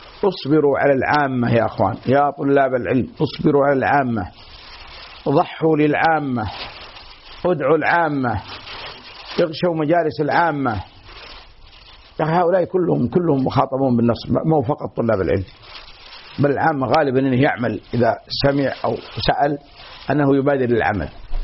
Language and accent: Arabic; Saudi Arabia; now in Kuwait; الجرائد عندنا بالسعودية